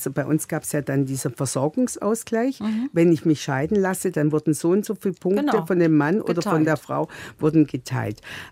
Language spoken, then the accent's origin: German; Baden-Württemberg, Germany; ich komme ja selbst auch aus Baden-Württemberg